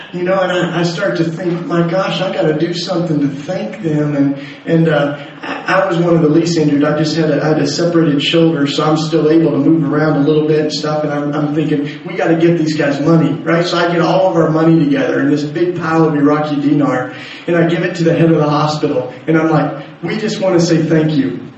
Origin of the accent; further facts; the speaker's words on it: United States; so I shouldn't have long hair because I know I'm American.